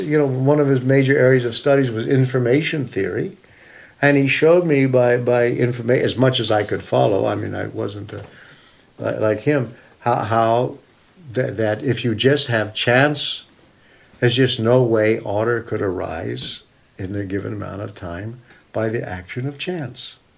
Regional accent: the West, United States; Because I grew up in the West in America, we just assume that, Darwin is telling us evolution is what was taking place.

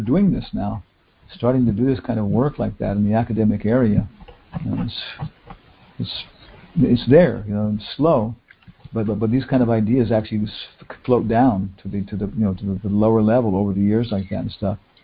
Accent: Guam; born there; And I was born on Guam, so I think I was a Chinese monk.

